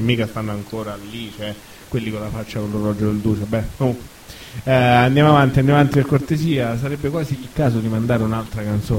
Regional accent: Frosinone, Lazio, Italy; Cioè, perché io vengo da Frosinone.

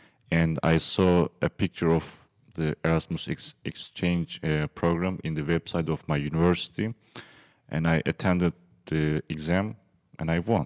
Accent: Konya, Turkey; English is a second language; moved away as an adult; also born or lived in Ankara; now in Perugia, Italy; I born and grew up in Konya, a city in the center of Turkey.

